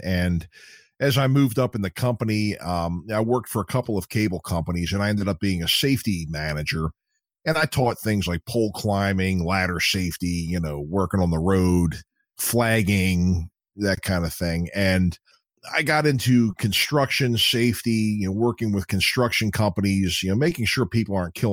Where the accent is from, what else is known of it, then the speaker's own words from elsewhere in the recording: Baltimore, Maryland, United States; Homicide was filmed in my hometown of Baltimore too.